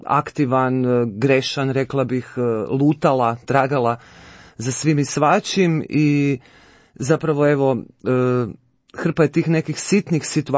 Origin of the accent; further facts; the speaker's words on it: Istria County, Croatia; moved away as an adult; now in Zagreb, Croatia; imam 46 godina, rodom sam iz Istre, ali kako volim reći, zapravo pokrivam cijelu Hrvatsku, mama mi je iz Posavine, tata iz Hercegovine, a evo od kako sam došla u Zagreb sa 18 godina na faks, tu sam u Zagrebu